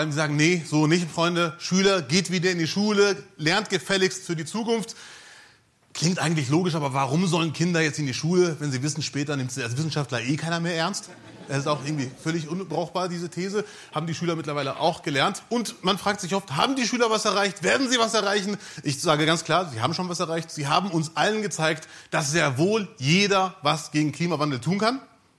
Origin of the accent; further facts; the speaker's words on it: Bielefeld, North Rhine-Westphalia, Germany; ich komme aus Bielefeld.